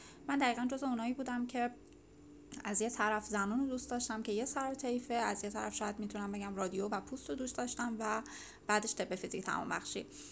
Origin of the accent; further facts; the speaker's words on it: Shiraz, Fars, Iran; خیلی دوست داشتم که برگردم شهر خودم، به همین دلیل من شیراز رو به عنوان انتخاب اولم زدم.